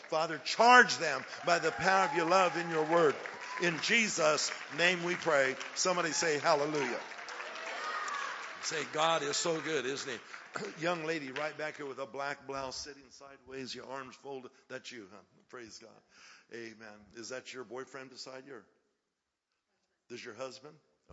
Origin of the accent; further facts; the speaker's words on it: Denver, Colorado, United States; You know, I'm from Denver, Colorado. That's my native home.